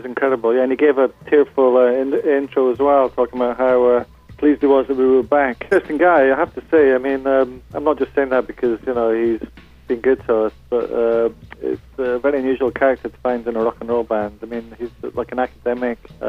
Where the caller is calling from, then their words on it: London, United Kingdom; London Town.